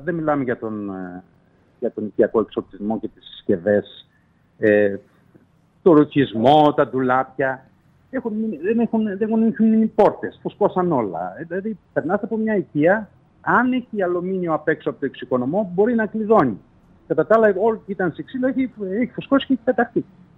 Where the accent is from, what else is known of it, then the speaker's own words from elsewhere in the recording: Zarko, Thessaly, Greece; εγώ τυχαίνα είμαι από το Ζάρκο. Μια ζωή τα βλέπαμε τα ποτάμια και μια ζωή είχαμε προβλήματα.